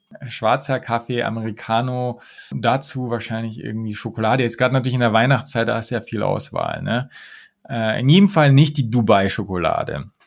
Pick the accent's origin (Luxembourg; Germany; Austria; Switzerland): Germany; Munich, Bavaria; ich komme aus München und ich bin so privilegiert